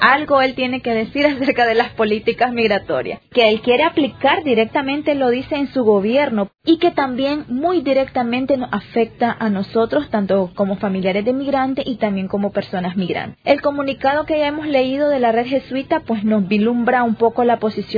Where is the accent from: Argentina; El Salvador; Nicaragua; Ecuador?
Nicaragua; a la que nosotros pertenecemos como centroamericanos, como nicaragüenses?